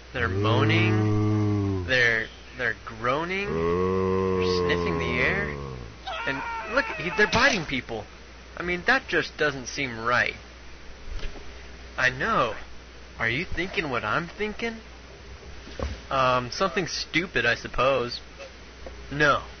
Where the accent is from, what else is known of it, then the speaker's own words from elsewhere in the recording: Long Beach, California, United States; I'm from Long Beach, California, back in the far west. The U.S.